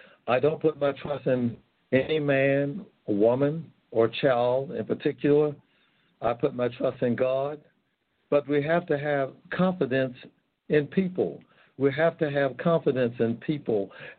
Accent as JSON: {"language": "English", "region": "the South", "country": "United States", "tie": "born or raised there", "said": "I grew up in the South, and during those days, men and women didn't have a lot of education, but their word was their bond."}